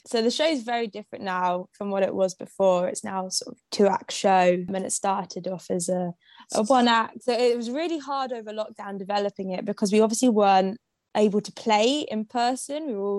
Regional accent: Marlborough, South West England, United Kingdom; So I grew up in Wiltshire in a town called Marlborough

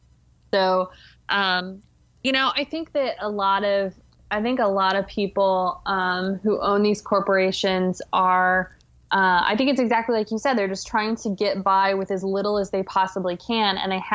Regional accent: Oklahoma, United States; And I go home a lot. Like I'm from Oklahoma and, it's a scary place.

